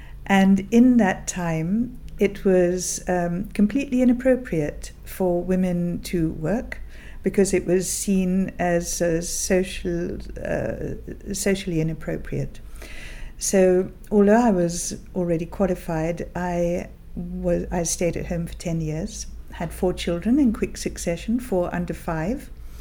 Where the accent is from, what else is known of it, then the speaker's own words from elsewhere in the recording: East Molesey, South East England, United Kingdom; born there; I was born in East Molesey, near Hampton Court Palace. And I went to school in Hampton. I went to the Lady Eleanor Hollis School in Hampton.